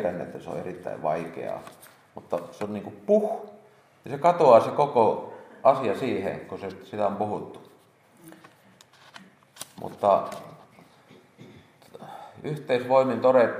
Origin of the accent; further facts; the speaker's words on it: Veteli, Central Ostrobothnia, Finland; now in Kauhava, Finland; olen Vetelistä kotoisin. Reipas parikymmentä vuotta sitten muuttanut Kauhavalle.